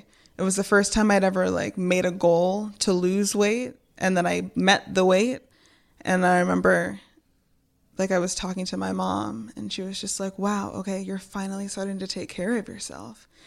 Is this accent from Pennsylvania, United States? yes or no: no; Michigan, United States; Well, so this is happening in Florida, but I'm from Michigan.